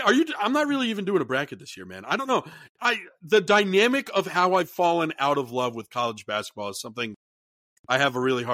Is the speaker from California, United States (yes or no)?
no; Connecticut, United States; You know, I grew up in Connecticut during the prime of the Jim Calhoun years.